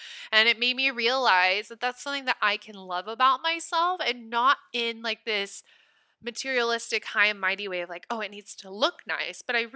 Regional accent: Nebraska, United States; now in Los Angeles, United States; I just loved it because I'm from Nebraska. So I'm used to the humidity and LA doesn't have that.

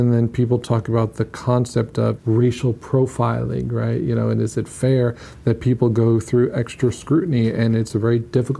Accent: New York, United States; And you were talking about being a New Yorker, I am too, and I was here on 9/11 and lived through all of that.

